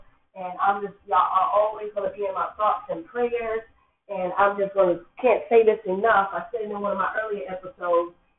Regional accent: South Carolina, United States; I was raised in the church. I'm from Horry County, originally. Google it.

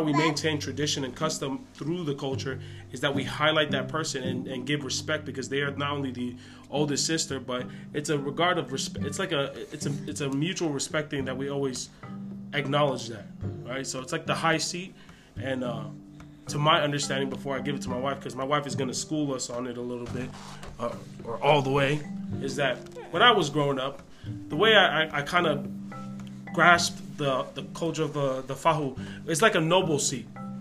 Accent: United States; born there; Because I'm Tongan American. I'm born in America, but I didn't grow up with that culture.

